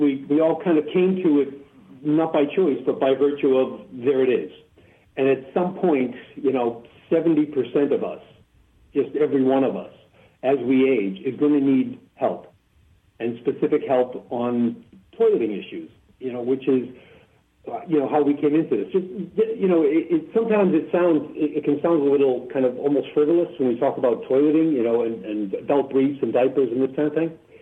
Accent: Boston, Massachusetts, United States; moved away as an adult; also born or lived in Southern California / Dubai; now in Florida, United States; I grew up in Boston, lived out on the West Coast for 10 years in Southern California, spent 23 years in Dubai, and I've been back here now in Florida for the last 5 or 6 years.

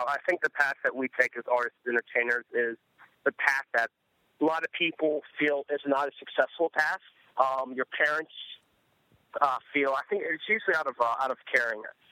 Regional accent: Hartford, Connecticut, United States; So at a young age, I grew up in Hartford, Connecticut. That's actually where I was born at. And when I've lived there, you know, I kind of lived in a rough area.

